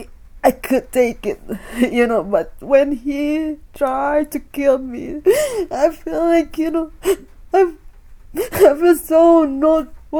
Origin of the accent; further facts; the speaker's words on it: Indonesia; English is a second language; moved away; When I came out from Indonesia, I don't have anybody, and then I by myself, you know.